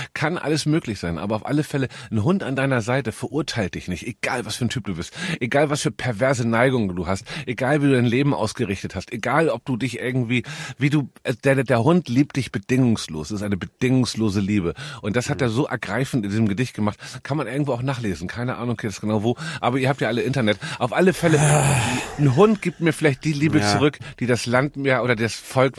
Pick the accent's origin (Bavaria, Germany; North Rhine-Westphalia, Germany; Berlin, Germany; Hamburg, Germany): Hamburg, Germany; ich bin in Hamburg aufgewachsen